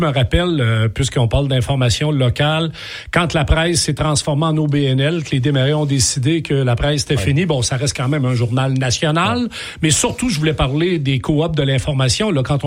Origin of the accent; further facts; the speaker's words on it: Thetford Mines, Quebec, Canada; moi, je viens de Thetford, je viens d'une région